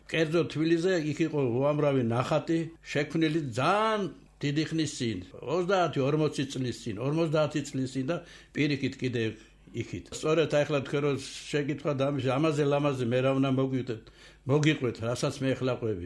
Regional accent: Tbilisi, Georgia; და არა მარტო მე გავიზარდე იქ, არაჩვეულ და ძვირფასი ფირფასით თბილისელები იზრდებოდნენ.

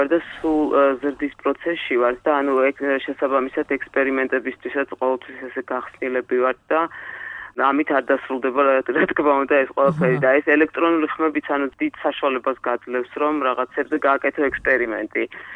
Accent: Gori, Shida Kartli, Georgia; გორი ჩემი ქალაქი იქ დავიბადე, გავიზარდე

